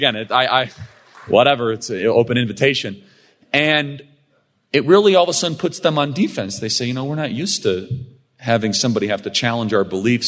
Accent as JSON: {"language": "English", "town": "Chicago", "region": "Illinois", "country": "United States", "tie": "born or raised there", "lives_now": "Arizona, United States", "said": "Arizona's my home now. It wasn't originally. I grew up in Chicago."}